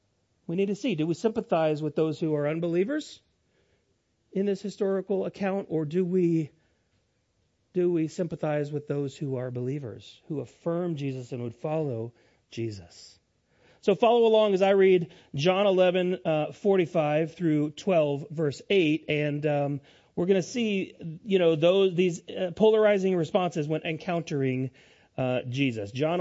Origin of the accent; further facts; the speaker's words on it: Rapid City, South Dakota, United States; Now, I grew up in Rapid City, South Dakota, out in the Midwest, a little bit further west from here.